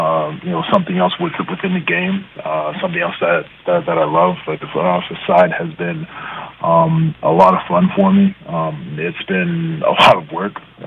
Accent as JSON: {"language": "English", "town": "Montreal", "region": "Quebec", "country": "Canada", "tie": "born or raised there", "said": "help out my basketball community back home in Canada as a whole, but, more importantly for, the city I was born and raised in Montreal."}